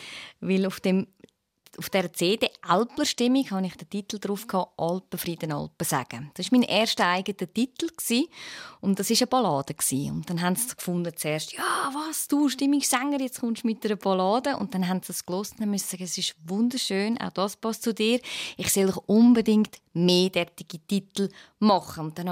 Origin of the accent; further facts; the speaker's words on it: Schwyz, Switzerland; Und ich bin aufgewachsen in der March und bei uns kutet es so viel.